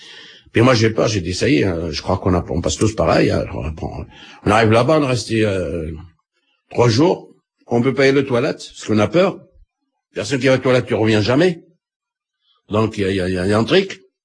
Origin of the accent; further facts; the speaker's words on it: Algeria; J'ai dit, non, je suis algérien.